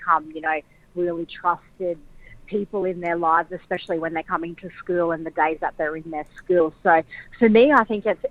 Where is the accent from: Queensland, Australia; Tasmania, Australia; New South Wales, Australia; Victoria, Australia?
Queensland, Australia; Brisbane; I'm from up north in Queensland. My family's from Mount Morgan, which is just outside of Rockhampton. I actually grew up in Brisbane, but my mum and dad and all my family's from up